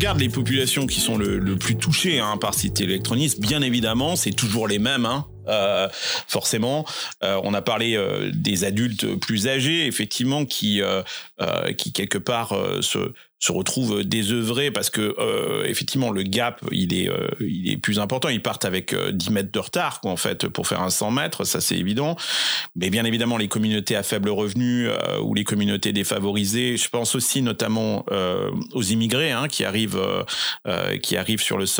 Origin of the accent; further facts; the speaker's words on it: Nouvelle-Aquitaine, France; Bah, moi, je viens du Limousin.